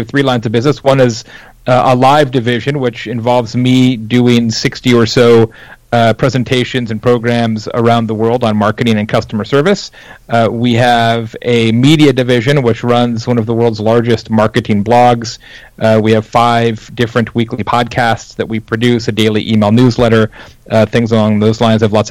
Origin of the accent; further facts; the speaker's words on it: Midwest, United States; I'm from the Midwest originally, so while I didn't grow up baling hay and such